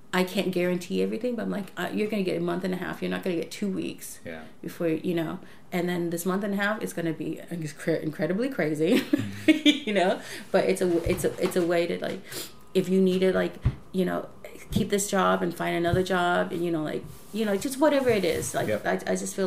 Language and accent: English; Los Angeles, California, United States; You know, like, L.A., obviously, my hometown, you know?